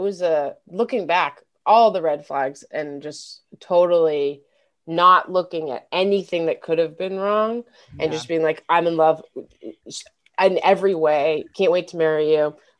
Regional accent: Denver, Colorado, United States; I'm from Denver. So she came to Denver, met my whole family at 3 weeks.

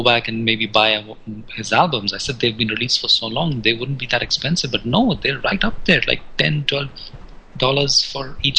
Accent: India; growing up in India, we had absolutely no access to any music.

